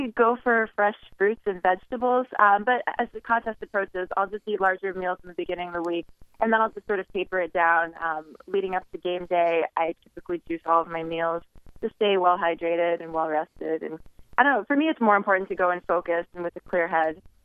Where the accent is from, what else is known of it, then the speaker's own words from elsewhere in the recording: New York, United States; now in Las Vegas, United States; while I'm originally from New York